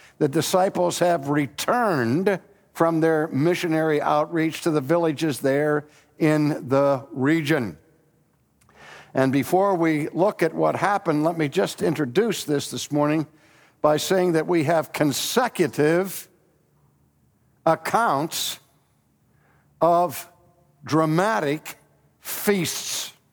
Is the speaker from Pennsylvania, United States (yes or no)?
yes; Pittsburgh, Pennsylvania, United States; When I was growing up in Pittsburgh, our minister taught us in high school